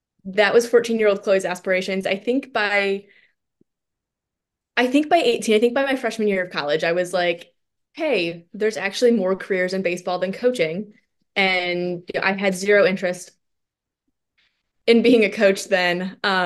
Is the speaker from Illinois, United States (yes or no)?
yes; Illinois, United States; So I am from Northern Illinois. If you're familiar with Bobby Miller, same hometown, grew up kind of watching him